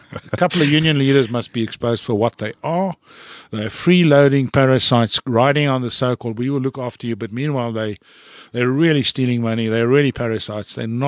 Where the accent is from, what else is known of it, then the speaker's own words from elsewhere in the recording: Johannesburg, Gauteng, South Africa; my first job was, I think I was 14 years old, growing up in Sydenham and Johannesburg.